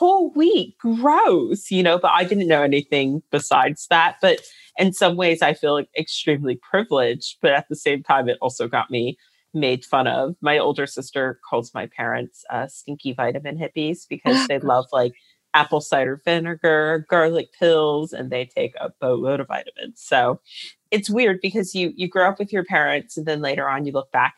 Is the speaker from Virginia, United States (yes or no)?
yes; Virginia, United States; I grew up in Northern Virginia.